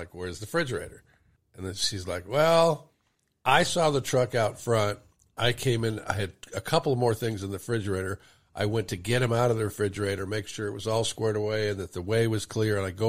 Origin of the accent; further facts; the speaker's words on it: United States; I'm American.